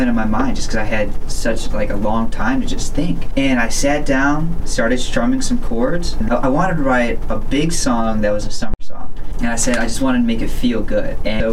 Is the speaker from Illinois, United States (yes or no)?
yes; Chicago, Illinois, United States; Since we're from Chicago, might as well, hopefully one day we get to Nashville.